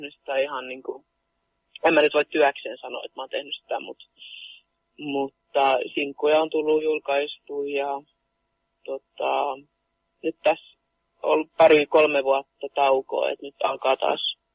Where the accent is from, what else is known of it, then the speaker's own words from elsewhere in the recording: Sweden; Joo, siis mä oon ihan ruotsalainen, tai suomenruotsalainen.